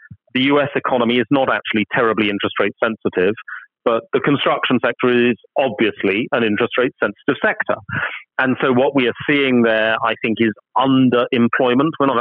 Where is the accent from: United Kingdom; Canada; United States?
United Kingdom; not just because I'm British